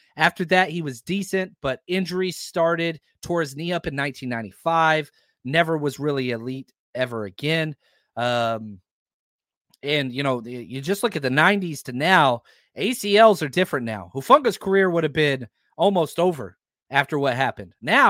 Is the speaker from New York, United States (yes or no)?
no; Dallas, Texas, United States; you know, I grew up in Dallas-Fort Worth.